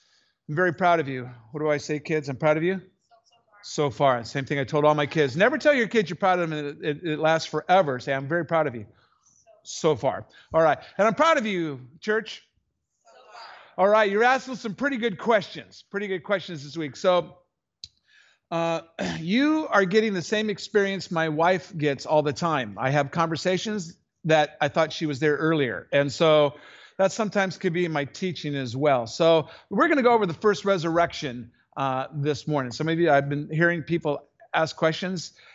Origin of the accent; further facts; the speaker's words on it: United States; you read it like an American, right? I'm an American.